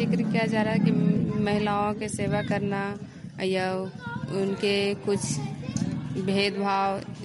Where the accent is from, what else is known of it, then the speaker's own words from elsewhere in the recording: Bihar Sharif, Bihar, India; बिहार शरीफ की रहने वाली हैं